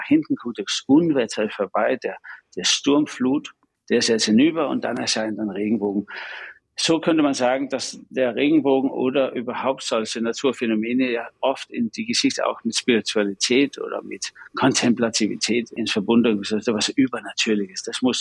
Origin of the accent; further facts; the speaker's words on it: Denmark; ich bin in Dänemark aufgewachsen, bei isländischen Eltern. Meine Familie war zum Teil sehr religiös oder mittelreligiös und einige waren nicht besonders religiös.